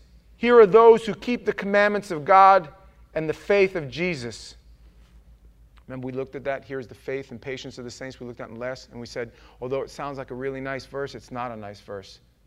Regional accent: New York, United States; I grew up Catholic. I'm from New York, in case you haven't figured it out yet. And I grew up Catholic.

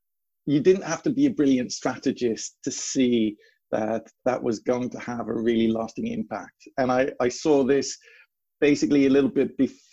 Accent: Netherlands; also born or lived in Canada; now in United Kingdom; though you would not suspect it from my accent, I actually was born here in the UK. I moved away to Canada when I was relatively young, moved back here to the UK, and then moved to the Netherlands at a fairly young age

